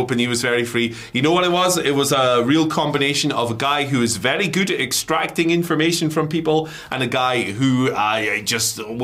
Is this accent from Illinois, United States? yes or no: yes; Chicago, Illinois, United States; I understand fans and tribalism because I'm a Blackhawks fan. I'm from Chicago.